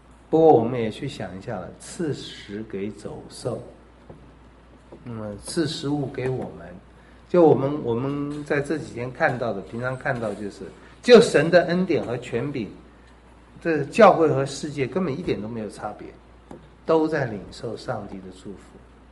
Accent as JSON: {"language": "Chinese", "country": "China"}